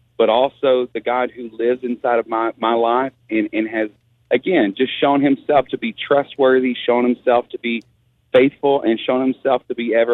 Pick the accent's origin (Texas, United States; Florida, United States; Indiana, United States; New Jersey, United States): Texas, United States; Buna; I was born and raised in Buna, Texas. We're not a city. We are an unincorporated little tiny township in Southeast Texas.